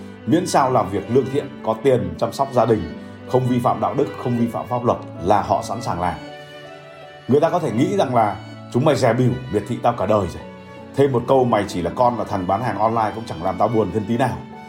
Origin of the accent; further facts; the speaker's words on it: Haiphong, Vietnam; Tôi sinh ra và lớn lên ở Hải Phòng. Nhà tôi ở ngay gần cửa ga Hải Phòng.